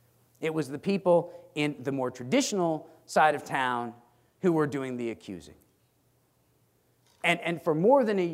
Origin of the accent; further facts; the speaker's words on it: Stratford, Connecticut, United States; My hometown of Stratford, Connecticut, burned its first witch in 1651, all right?